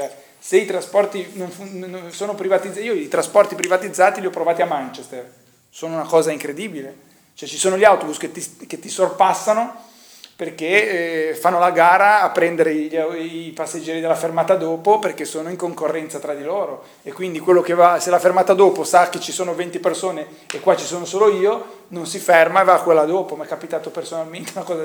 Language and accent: Italian; Genoa, Liguria, Italy; io vengo da Genova